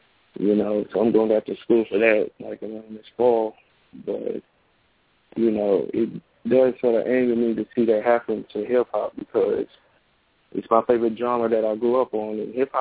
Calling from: St. Clair, Illinois, United States; Oh, I'm calling from Illinois. I'm calling from St. Clair, Illinois.

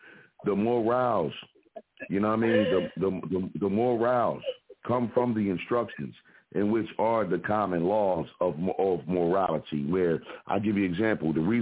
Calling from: Philadelphia, Pennsylvania, United States

